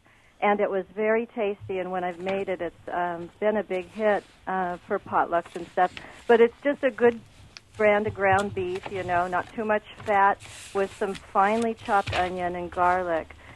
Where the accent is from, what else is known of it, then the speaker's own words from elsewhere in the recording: San Diego, California, United States; I grew up in San Diego.